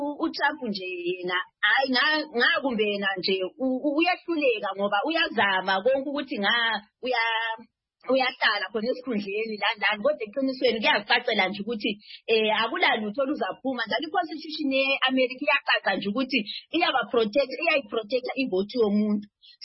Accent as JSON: {"language": "English", "country": "Nigeria", "lives_now": "South Africa", "said": "I'm a Nigerian, you never see a drug dealer who is a Zimbabwean."}